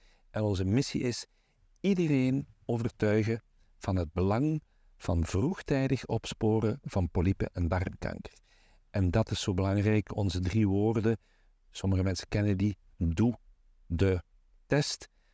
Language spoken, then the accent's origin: Dutch; Diepenbeek, Limburg, Belgium; ik ben afkomstig van Diepenbeek